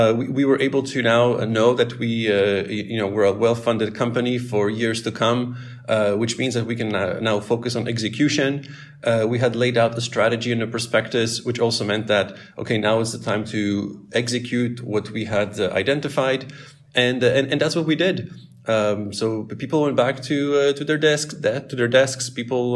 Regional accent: Canada; also born or lived in Paris; now in Denmark; So I'm originally from Canada, and with the family we had spent 3 years before joining Aquaporin in Paris.

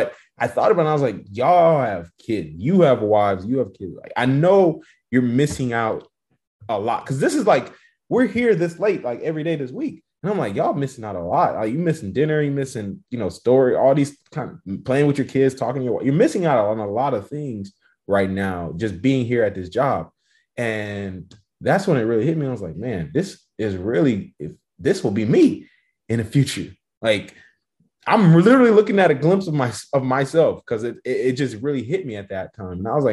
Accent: Houston, Texas, United States; now in San Antonio, United States; I'm actually from Houston. Grew up in Houston and currently live in San Antonio, Texas right now. I came out here to go to college.

